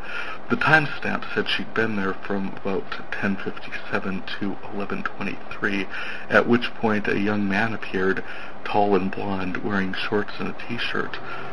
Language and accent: English; North Dakota, United States; I am from North Dakota